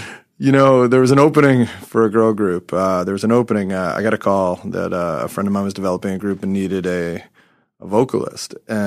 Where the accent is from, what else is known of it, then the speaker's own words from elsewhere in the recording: Chappaqua, New York, United States; also born or lived in Manhattan; I was born in Manhattan, and we moved to Chappaqua when I was, I guess, 3.5 or 4.